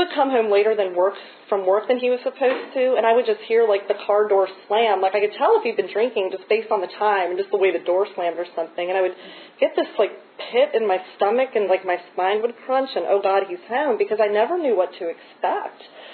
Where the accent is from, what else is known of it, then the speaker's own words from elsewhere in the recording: Charlottesville, Virginia, United States; I grew up in Charlottesville, and I was a very awkward kid.